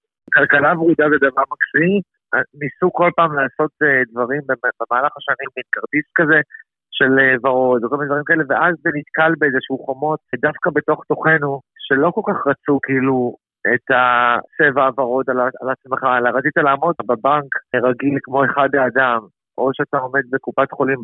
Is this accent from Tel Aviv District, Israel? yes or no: yes; Tel Aviv, Tel Aviv District, Israel; בתור יליד תל אביב, נולדתי בחוב שנקינט בתל אביב